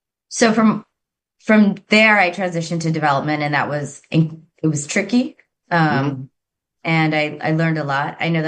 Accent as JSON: {"language": "English", "region": "New Jersey", "country": "United States", "tie": "born or raised there", "said": "My family came to the United States in 1977. My parents still live in the house that I grew up in in Central Jersey."}